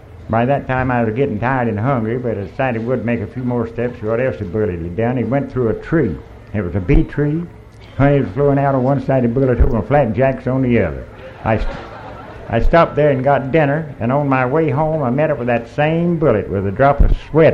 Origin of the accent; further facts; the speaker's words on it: Georgia, United States; I am from the Okefenokee Swamp, but I can't help that. I was born there in a log cabin I helped my father to build.